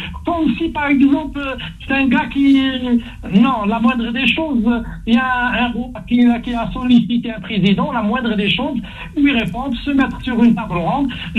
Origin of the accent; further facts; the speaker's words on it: Algeria; now in France; moi, personnellement, je suis un Algérien